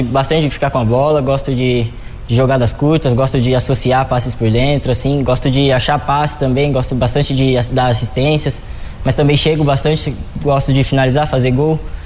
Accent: Novo Horizonte, São Paulo, Brazil; Como a maioria, eu iniciei bem jovem, assim, com 8, 9 anos, em escolinhas da minha cidade. Eu que sou natural de Novo Horizonte, São Paulo.

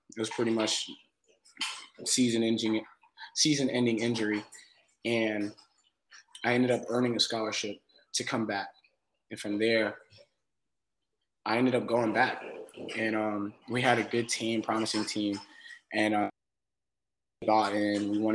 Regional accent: Wellington, Florida, United States; So I'm from Wellington, Florida. I just graduated my senior year at Lake Worth.

